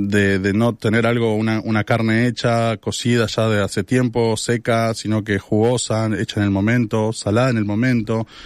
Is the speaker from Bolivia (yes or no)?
no; Argentina; now in Spain; Por el acento entiendo que entenderás que somos argentinos.